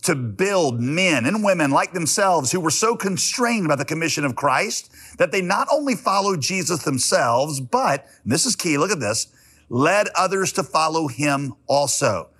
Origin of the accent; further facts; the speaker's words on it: West Virginia, United States; born there; also born or lived in North Carolina; I was born in West Virginia and lived for a while in Yadkinville, North Carolina.